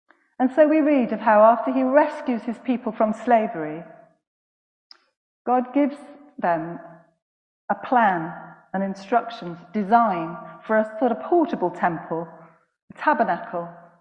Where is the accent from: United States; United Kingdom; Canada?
United Kingdom; Cardiff, Wales; I grew up in Cardiff